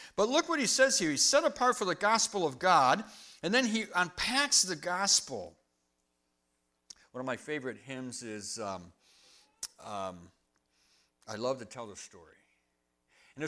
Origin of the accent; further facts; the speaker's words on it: Argyle, New York, United States; Well, I'm from Argyle, little bitty village on the way to somewhere else.